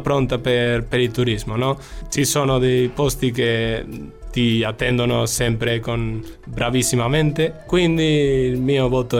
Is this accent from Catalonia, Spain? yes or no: no; Bilbao, Basque Country, Spain; Italian is a second language; now in Cagliari, Italy; Vengo da Bilbao, dalla Spagna, dal nord.